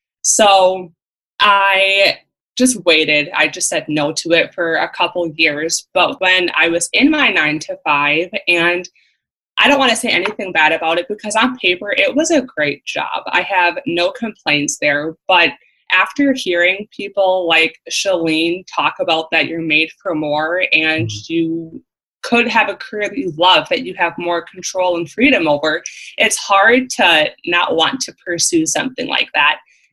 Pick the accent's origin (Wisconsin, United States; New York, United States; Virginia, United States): Wisconsin, United States; I am from Central Wisconsin, and I'm 24 and a full-time entrepreneur now.